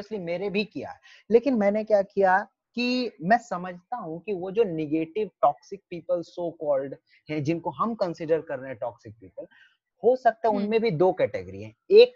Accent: Bihar, India; Obviously मैं बिहार से था, मेरा जो एक्सेंट था बात करने का वो काफी, मतलब कि वो अच्छा नहीं था, ऑल्दो मैं एक्टिंग कर लेता था बट मेरा एक्सेंट अच्छा नहीं था।

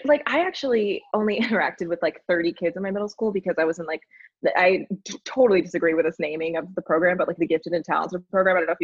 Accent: Indianapolis, Indiana, United States; I, you know, did a few like dinner theaters around my local like Indianapolis, Indiana like area.

